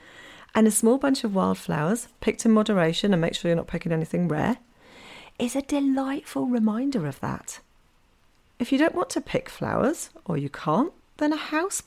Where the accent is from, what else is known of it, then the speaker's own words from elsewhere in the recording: United Kingdom; now in Norway; as a unique family in Norway, because I'm British and my partner's Norwegian, so we have a kind of combination of cultures.